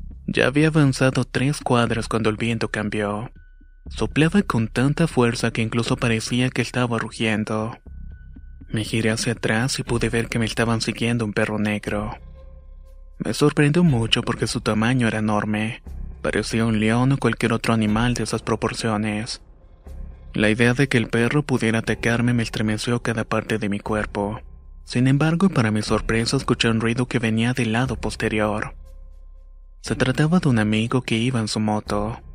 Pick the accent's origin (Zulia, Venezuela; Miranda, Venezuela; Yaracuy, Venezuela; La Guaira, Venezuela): Yaracuy, Venezuela; soy de Venezuela, específicamente del estado Yaracuy.